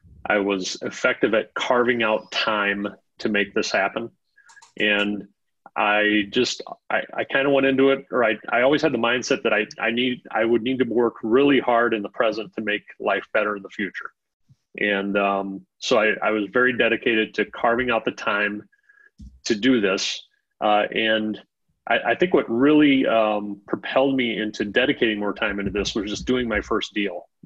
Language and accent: English; South Dakota, United States; I'm from South Dakota, right?